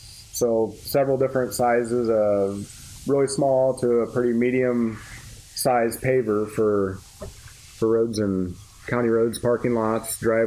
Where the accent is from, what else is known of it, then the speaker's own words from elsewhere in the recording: Knoxville, Tennessee, United States; Yep, grew up about just 12 miles south of Knoxville, just west of Columbia.